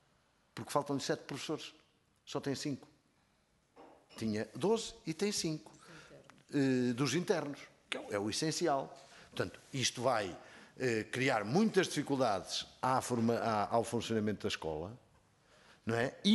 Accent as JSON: {"language": "Portuguese", "region": "Viseu", "country": "Portugal", "said": "porque sou do distrito de Viseu, falo mais de Mortágua porque é do meu distrito"}